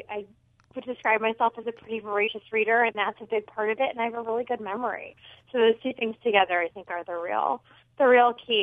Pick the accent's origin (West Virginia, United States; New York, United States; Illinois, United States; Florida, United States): Illinois, United States; Yeah, you know, where I grew up outside Chicago, the show was on at 3:30